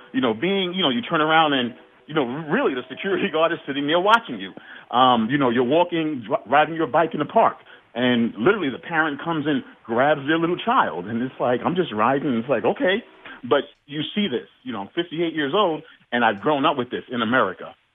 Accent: Brooklyn, New York, United States; I grew up in Brooklyn, New York, and I wouldn't change it for the world because growing up in Brooklyn, you got such a wealth of experiences of individuals from around the whole world

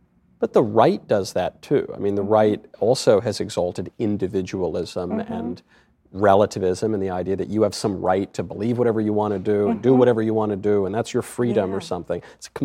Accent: New York, United States; I remember I grew up in Westchester, and I it was just, you know, just north of the city

